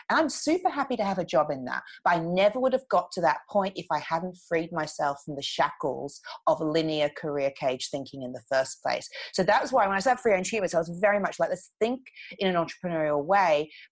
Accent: Australia; being an Aussie originally

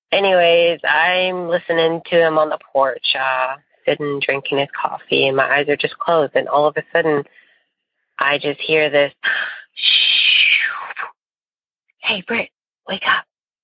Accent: Golden, British Columbia, Canada; I'm from Golden, BC, Canada

